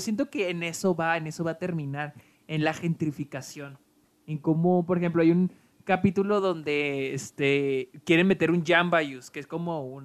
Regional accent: Mexico; No es como los mexicanos, que sabemos cómo nos estereotipa Hollywood

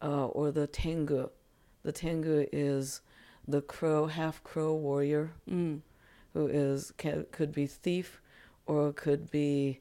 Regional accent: Japan; Okay, so growing up in Japan, even in Japan, I was a smaller kid.

